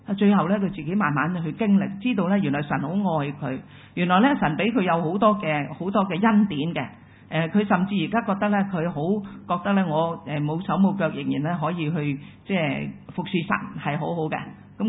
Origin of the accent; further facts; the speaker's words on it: China; 咁今日我中國人都有時有嘅喎